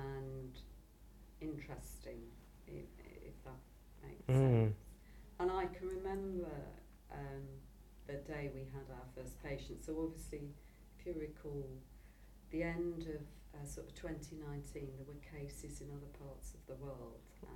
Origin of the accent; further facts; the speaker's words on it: Birmingham, West Midlands, United Kingdom; So I was born and bred in Birmingham.